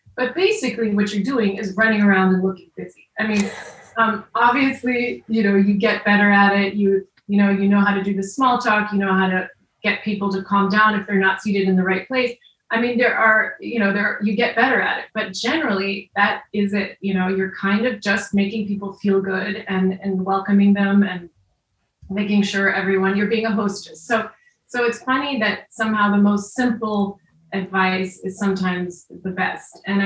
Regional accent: United States; I feel very lucky because I was raised in America and went to, the university here.

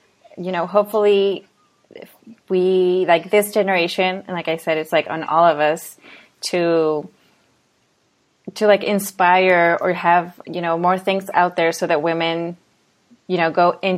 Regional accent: Mexico; I'm from Mexico

